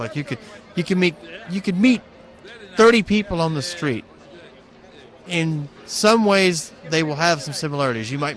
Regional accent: Texas, United States; moved away as an adult; now in Wyoming, United States; Wyoming is home now, although I lived in Texas all my life until last spring. I'm 39 now, so basically I'm a Texan at heart, even though I now currently call Wyoming home with my wife.

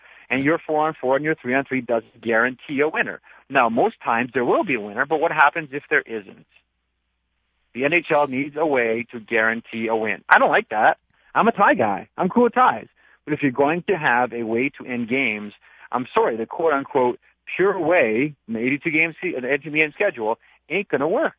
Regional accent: Toronto, Ontario, Canada; Now, I grew up in Toronto

